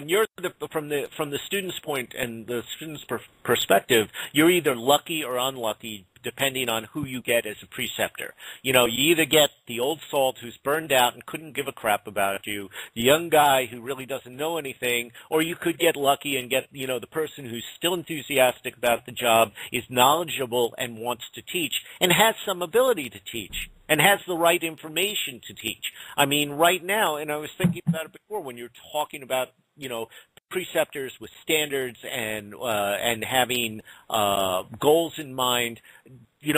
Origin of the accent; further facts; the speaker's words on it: New York, United States; I'm just a New Yorker.